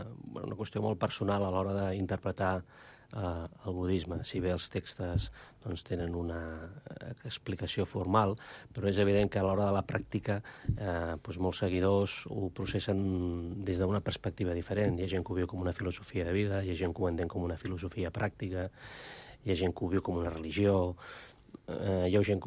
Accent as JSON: {"language": "Catalan", "region": "Catalonia", "country": "Spain", "tie": "born or raised there", "said": "soc nascut a Catalunya, soc català, i per tant, la meva formació de naixement és amb una base cristiana, no? I jo m'he desenvolupat pràcticament fins als 15 anys amb aquesta moral"}